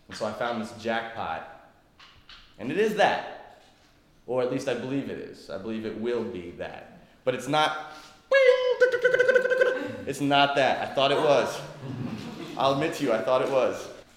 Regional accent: New York, United States; And I am from New York, forgive me, please.

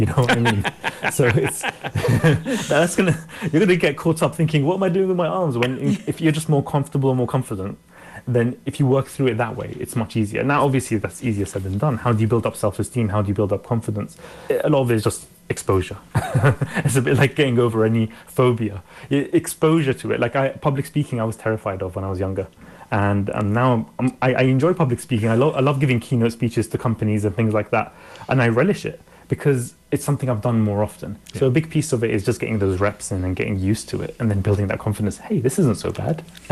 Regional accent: Australia; I was from Australia. I wanted to start the company in Australia.

